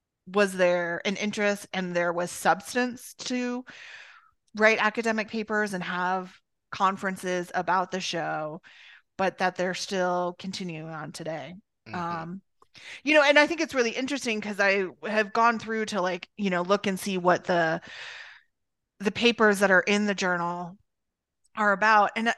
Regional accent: Georgia, United States; because we're like from Georgia

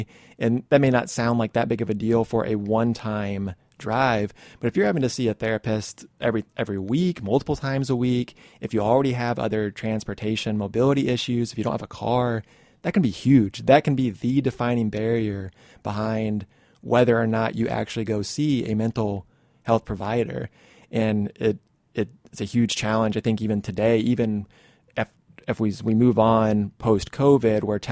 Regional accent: Illinois, United States; I grew up in Central Illinois, and when people think rural there, they think farmers, they think FFA, they think 4-H.

